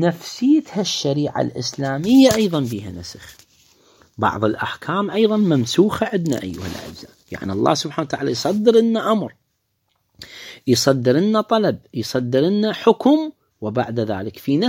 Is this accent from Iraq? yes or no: yes; Iraq; يعني ذولا متواجدين طبعا عندنا بالعراق